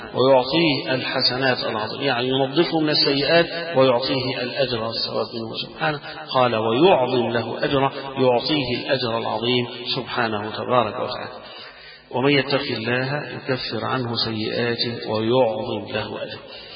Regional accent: Egypt; يمكن عندنا في البيئة اللي احنا فيها كمصريين صعب

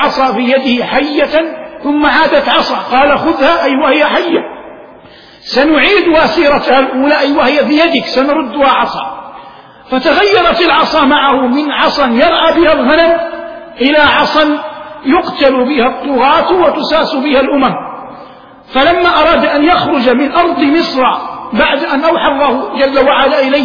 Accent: Saudi Arabia; في عاصمة بلادنا الرياض

